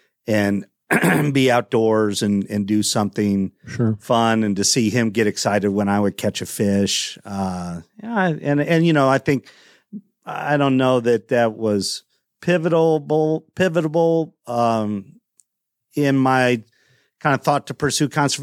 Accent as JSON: {"language": "English", "region": "Midwest", "country": "United States", "said": "I've always lived in the Midwest. I'm from the Midwest. I kind of consider that home."}